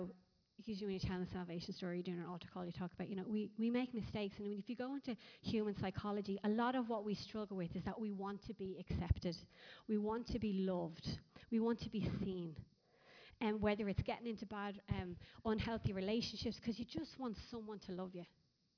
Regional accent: Ireland; even as Irish people have a default setting to feel the underdog, to feel forgotten about. And you know, look at our country the last few years.

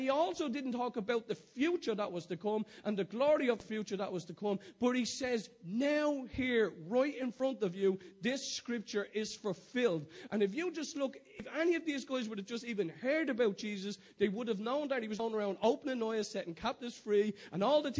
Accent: Dublin, Leinster, Ireland; in my hometown. I'd like it to be in Dolphin's Barn, in the flats, where all the visions and dreams that God has given me

